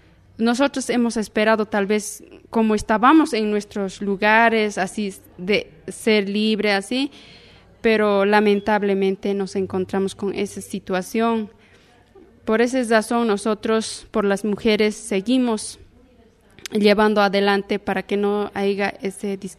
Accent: Cochabamba, Bolivia; Yo vengo de Bolivia … como tú decías, y departamento Cochabamba. Nosotros estamos como mujeres indígenas

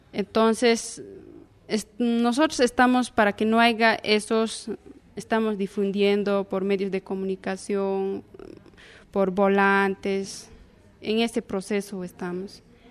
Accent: Cochabamba, Bolivia; Yo vengo de Bolivia … como tú decías, y departamento Cochabamba. Nosotros estamos como mujeres indígenas

